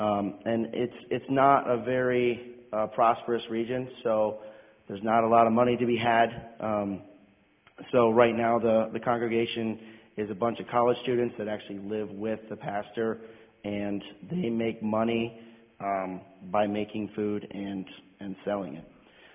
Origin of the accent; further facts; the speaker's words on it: Ulysses, Pennsylvania, United States; I'm from Ulysses, PA, so not too far away.